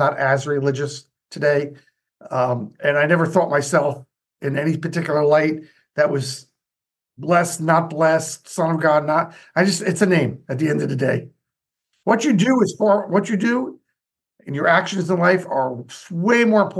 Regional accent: New Jersey, United States; I grew up in New Jersey, United States, in a blue-collar type of home, middle-class blue-collar, we call that.

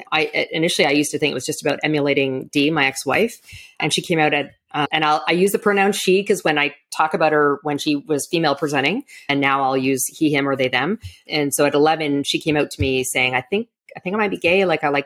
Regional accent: Canada; also born or lived in Toronto / New York; now in Florida, United States; I make sure I tell people that I'm a Canadian citizen, in part because I'm just saddened by what is happening here in the U.S. And I've been in and out of Toronto and New York most of my career, moved back to the U.S. in 2019 to New York

